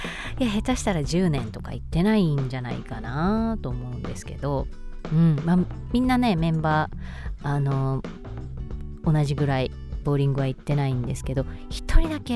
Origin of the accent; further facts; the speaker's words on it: Osaka, Japan; moved away; 私大阪府出身、大阪から出てきたのは、あれ何年前だろう15、6年前かな。